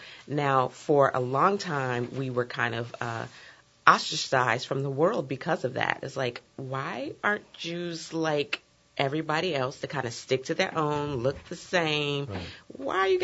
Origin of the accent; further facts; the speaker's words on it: Cincinnati, Ohio, United States; now in Chicago, United States; I'm not originally from Chicago. I'm originally from Cincinnati, Kentucky. So yeah, we have a little bit of that Southern flair.